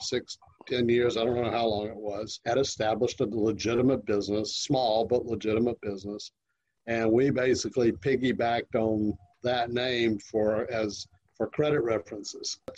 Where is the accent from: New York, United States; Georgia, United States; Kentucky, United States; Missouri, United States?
Georgia, United States; Augusta; Augusta, Georgia.